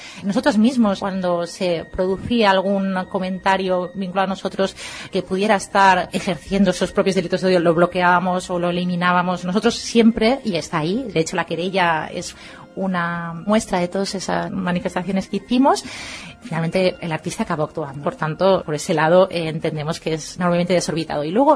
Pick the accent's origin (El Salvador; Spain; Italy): Spain; Nosotros somos un número de encausadas, provenimos del País Valencia y de Cataluña, de territorios, países catalanes